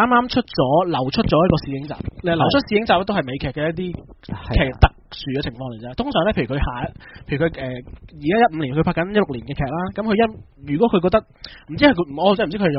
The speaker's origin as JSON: {"language": "Cantonese", "country": "Hong Kong", "said": "大家我哋香港人都叫葛咸城啦"}